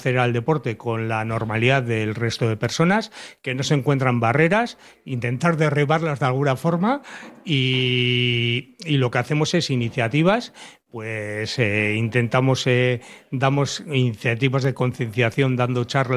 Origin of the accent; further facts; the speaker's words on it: Santurtzi, Basque Country, Spain; en las fiestas del Carmen de Santurchi, de mi pueblo